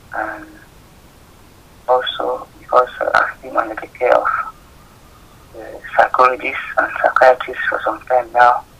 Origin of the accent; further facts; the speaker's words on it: Cameroon; I'm from Cameroon, particularly in southern Cameroon. I'm actually living in a bed and breakfast hotel supported by the social service.